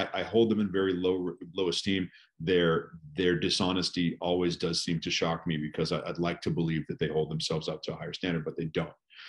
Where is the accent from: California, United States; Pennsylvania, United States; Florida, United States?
California, United States; California is my home state, but my family's from New York, and those are the two states that I most associate myself with.